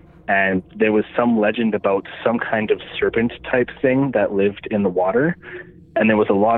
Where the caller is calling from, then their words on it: Manitoba, Canada; from Manitoba.